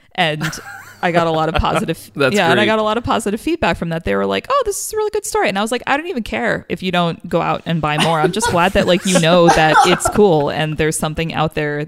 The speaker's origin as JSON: {"language": "English", "country": "United States", "said": "I feel very strongly about that as an American comics fan"}